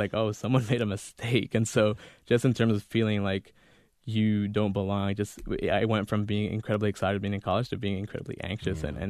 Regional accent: the South, United States; And so, growing up in the South, it's difficult to hold on to, your language, your culture, et cetera.

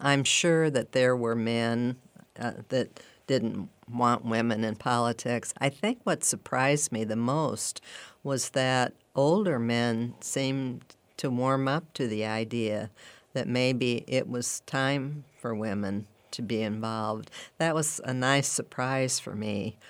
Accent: Springfield, Illinois, United States; Growing up in Springfield, I always say that you usually either love politics or hate it, because it's certainly a part of our lives here in Springfield.

